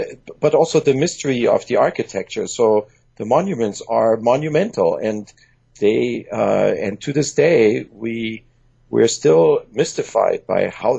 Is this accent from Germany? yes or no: yes; Germany; English is a second language; also born or lived in Iran; father is Iranian, my mom is German, and just like you, I actually grew up in Germany and in Iran, and English is my third language.